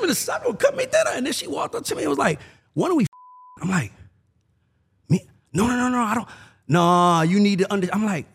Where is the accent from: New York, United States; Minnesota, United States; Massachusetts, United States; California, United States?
New York, United States; Bronx; also born or lived in Atlanta; So, right, I'm really from the Bronx. The only reason why I say I'm from Atlanta the way I do is because you don't walk in College Park and say my name and they don't say we know him.